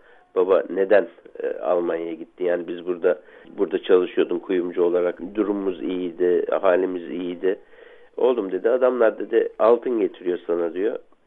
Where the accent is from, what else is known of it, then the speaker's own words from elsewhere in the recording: Istanbul, Turkey; now in Germany; İstanbul doğumluyum. Doğma büyüme İstanbul'dayım. Bunun özellikle üzerine basaraktan, çünkü babam da İstanbullu ve annem Adapazarlı, yani Marmara bölgesinden geliyoruz.